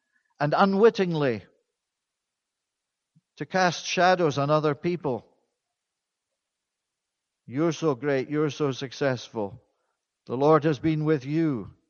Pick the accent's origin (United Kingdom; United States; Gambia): United Kingdom; Edinburgh, Scotland; I knew of a Pentecostal pastor in Scotland in my hometown of Edinburgh